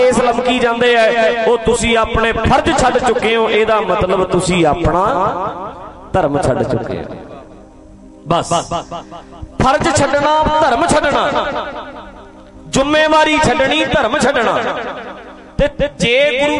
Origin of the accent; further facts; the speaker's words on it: Dhadrian, Punjab, India; ਸਾਡੇ ਨਾ ਨੇੜੇ ਪਿੰਡ ਰੱਤੋਕੇ ਆ, ਮੇਰੇ ਪਿੰਡ ਢੱਡਰੀਆਂ ਦੇ ਨਾਲ ਇੱਕ ਪਿੰਡ ਆ ਰੱਤੋਕੇ।